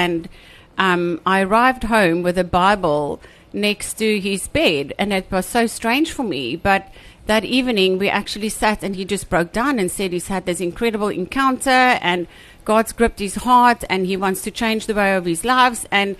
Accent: Free State, South Africa; I grew up dancing in the Free State

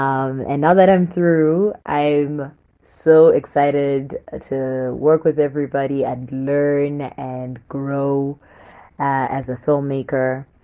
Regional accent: Zimbabwe; I am from Zimbabwe.

